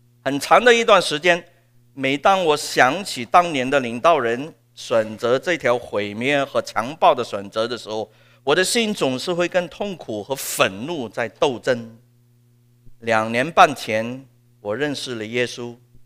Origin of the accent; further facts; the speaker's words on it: Hong Kong; 我们当时香港人觉得自己是香港人，我从来不觉得自己是中国人的。到现在很多香港人也是这样想，我不是中国人，我是香港人。